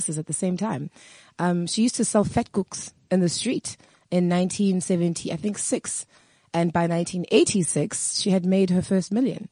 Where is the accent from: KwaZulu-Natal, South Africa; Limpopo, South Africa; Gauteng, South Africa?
KwaZulu-Natal, South Africa; Durban; also born or lived in Eastern Cape; I grew up in the Eastern Cape and mostly in Durban, but I was born in the Eastern Cape. I lived there until my grandmother passed away, and then I moved to Durban. I think it was 1995 and I moved to Durban sometime in 1995. And then I lived in Durban until I was about 20.